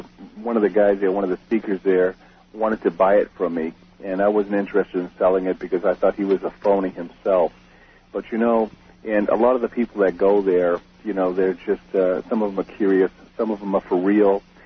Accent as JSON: {"language": "English", "region": "Maine", "country": "United States", "lives_now": "Chicago, United States", "said": "I'm calling from Chicago."}